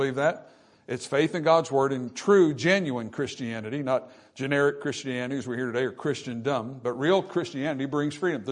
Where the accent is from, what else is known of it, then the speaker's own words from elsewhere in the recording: United States; while they're discouraging to me as an American, I hate what it's doing to our nation.